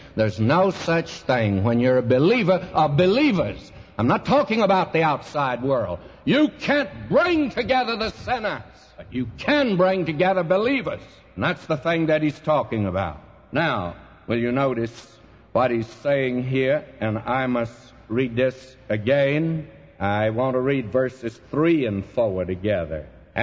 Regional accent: Southern United States, United States; I'm a Southerner, but I want to say this to you.

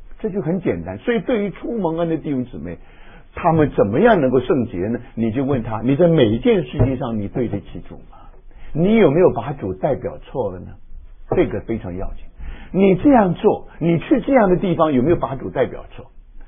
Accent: China; 因为我不是日本人嘛，我是中国人嘛

